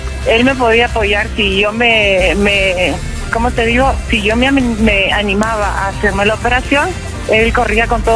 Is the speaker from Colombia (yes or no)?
no; Nicaragua; also born or lived in Guatemala; now in Mexico; soy de Nicaragua, somos de Nicaragua y yo estuve viviendo un tiempo en Guatemala.